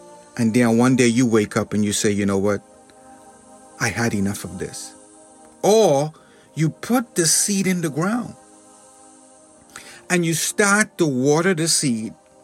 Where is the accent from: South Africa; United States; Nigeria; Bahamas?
Bahamas; And growing up in the Bahamas, whenever I saw a mango tree growing, it could be just 2 feet.